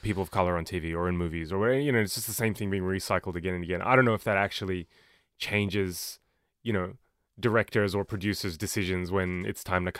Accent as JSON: {"language": "English", "country": "Australia", "said": "People don't, me being Australian is weird to them."}